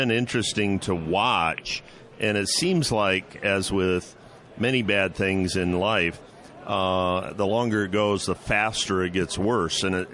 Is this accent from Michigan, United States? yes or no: yes; Michigan, United States; now in Ohio, United States; my home base is just outside of Toledo, Ohio. I grew up in Michigan, went to Adrian College